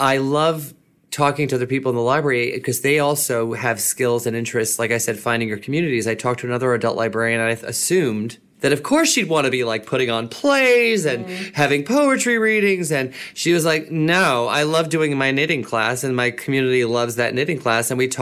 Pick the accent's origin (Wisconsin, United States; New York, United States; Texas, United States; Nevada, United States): New York, United States; I'm also from New York. So it's like I've been here all my life and most of my professional career, almost all of it.